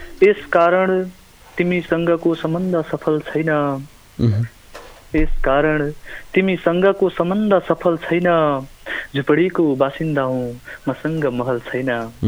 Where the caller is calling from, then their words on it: Birendranagar, Karnali Province, Nepal; म यतै वीरनगर छु, रेडियो भेरीभन्दा अलिक तलतिर यो नौलापुर।